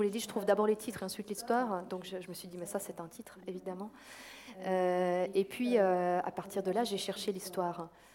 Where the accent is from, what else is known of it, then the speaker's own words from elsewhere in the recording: Vaud, Switzerland; Je suis partie du Gros de Vaud et j'en suis bien contente.